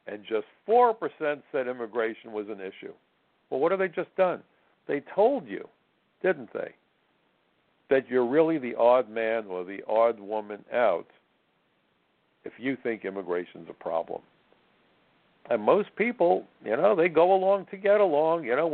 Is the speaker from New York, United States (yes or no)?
yes; Brooklyn, New York, United States; Well, because Democrats used to be, when I was a kid growing up in Brooklyn, liberal.